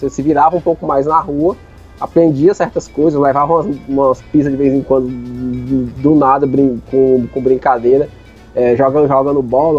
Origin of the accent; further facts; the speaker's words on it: Fortaleza, Ceará, Brazil; Eu fui criado aqui em Fortaleza, num bairro, que a gente chama o bairro do Zé Walter.